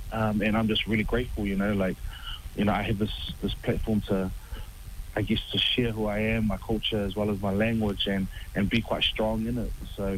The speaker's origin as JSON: {"language": "English", "town": "Christchurch", "region": "Canterbury", "country": "New Zealand", "tie": "born or raised there", "said": "Yep, so I grew up in Christchurch, been here my whole life."}